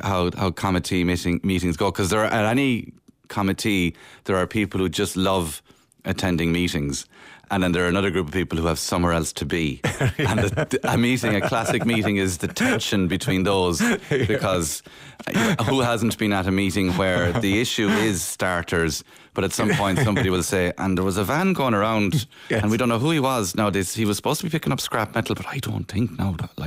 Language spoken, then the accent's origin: English; Cork, Munster, Ireland; born there; I think I was born in St Finbarr's Hospital in Cork.